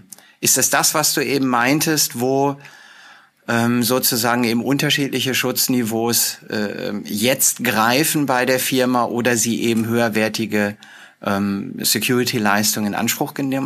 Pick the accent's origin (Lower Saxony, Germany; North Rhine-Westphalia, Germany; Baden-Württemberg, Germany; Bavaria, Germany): North Rhine-Westphalia, Germany; Minden; Also ich bin ja aus Minden in Ostwestfalen